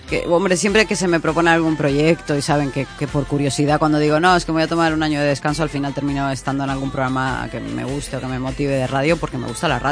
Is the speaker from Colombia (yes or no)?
no; Argentina; born there; yo soy argentina de nacimiento